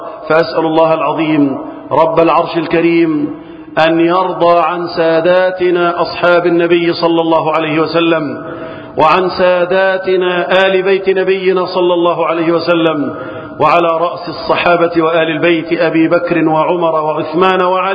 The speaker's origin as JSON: {"language": "Arabic", "country": "Egypt", "said": "اللهم احفظ بلدنا مصر وسائر بلاد المسلمين من الفتن."}